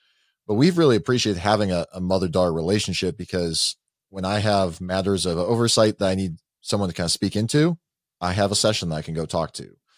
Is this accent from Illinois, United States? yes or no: yes; Lombard, Illinois, United States; because Lombard, Narrows Grove area is my hometown. And so, and I actually, the church that sent us, Christ Prez, used to be a church that Neil alluded to called Spring Valley, which Neil was at for a time. That's actually the PCA church I grew up in.